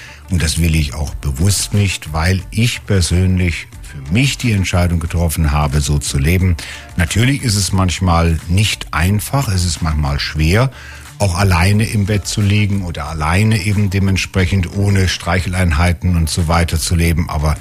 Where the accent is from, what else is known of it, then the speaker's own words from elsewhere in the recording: Emsbüren, Lower Saxony, Germany; Ich komme ja aus Norddeutschland, aus dem Emsland, aus Emsbüren. Und da war die Welt noch in Ordnung, katholisch und so weiter und so fort. Und da war man Ministrant.